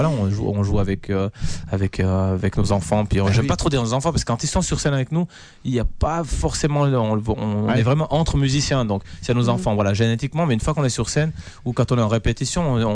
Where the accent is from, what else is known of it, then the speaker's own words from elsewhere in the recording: Switzerland; Nous, on est des Suisses